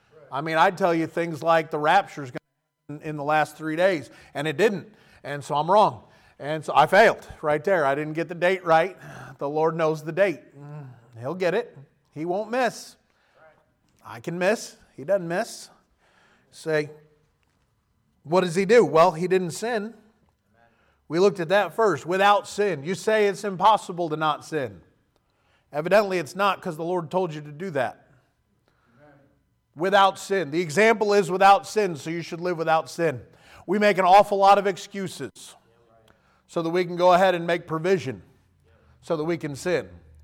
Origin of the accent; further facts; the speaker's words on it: United States; As an American, I think you ought to remember those who have given their lives so you're still in freedom and liberty today.